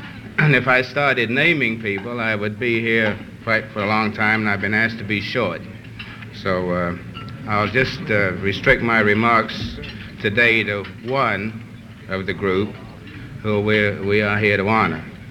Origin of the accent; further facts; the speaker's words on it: Texas, United States; also born or lived in London; I was born in London and passed through Texas where I was raised, so you'll have to please excuse the accent.